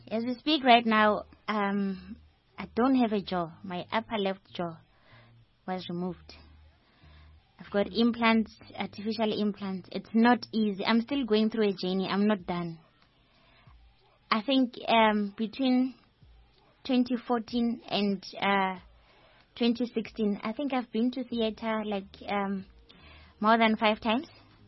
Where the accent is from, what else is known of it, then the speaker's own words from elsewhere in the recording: Soweto, Gauteng, South Africa; I'm from Dobsonville, Soweto.